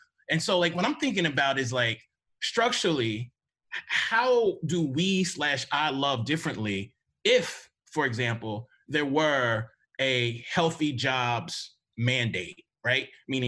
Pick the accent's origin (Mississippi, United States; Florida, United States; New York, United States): Mississippi, United States; Conversely, because I'm from Mississippi, I'm also wondering what happens if these like, you know, white supremacist regionalists actually stop being white supremacist regionalists